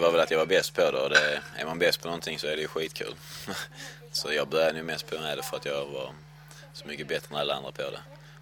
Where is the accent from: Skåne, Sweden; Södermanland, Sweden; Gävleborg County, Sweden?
Skåne, Sweden; Lund; now in Malmö, Sweden; Östra Torn bodde jag på när jag växte upp i Lund och har bott. Jag bodde till jag var 19 och sen flyttade jag till Malmö.